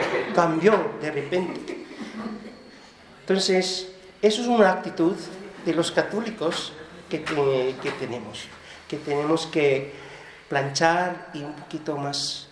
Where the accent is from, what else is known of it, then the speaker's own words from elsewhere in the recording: Philippines; Spanish is a second language; moved away; Yo, por cierto, vengo de Asia, de Filipinas